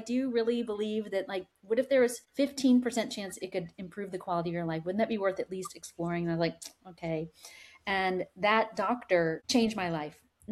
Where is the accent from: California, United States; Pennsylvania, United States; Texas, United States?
Texas, United States; Arlington; also born or lived in Dallas; So I grew up in Central Texas in Dallas and Arlington, and I was a competitive gymnast